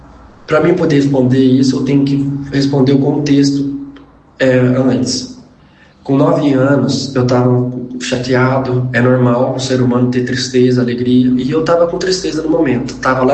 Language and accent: Portuguese; Paraná, Brazil; E lá na minha região do Paraná, que é uma região do caminho que os tropeiros faziam lá antigamente para subir para Minas, para São Paulo